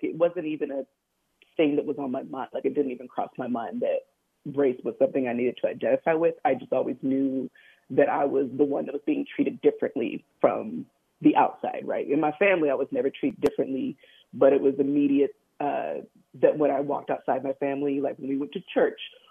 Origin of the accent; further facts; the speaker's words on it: Olympia, Washington, United States; So I was adopted at birth from Texas, and I was raised in Olympia, Washington, which is about an hour outside Seattle. It's a much, much smaller community.